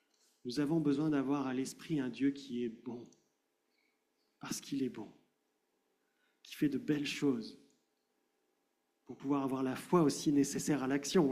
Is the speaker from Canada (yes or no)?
no; France; En tant que Français, hein, on est aussi champion en général pour voir ce qui ne va pas.